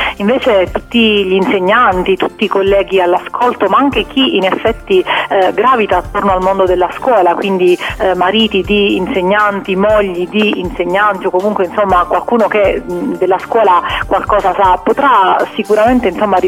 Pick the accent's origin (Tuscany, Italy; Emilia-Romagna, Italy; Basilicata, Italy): Basilicata, Italy; Potenza; moved away as an adult; come insomma si sentirà dal mio accento, io provengo da giù, io sono lucana, di Potenza per l'esattezza, ma dal 2011, dall'anno scolastico 2011-2012, mi sono trasferita in Toscana